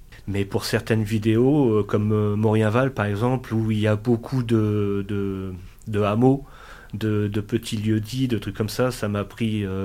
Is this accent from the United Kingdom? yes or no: no; Vaumoise, Hauts-de-France, France; Vaumoise, c'est mon village natal.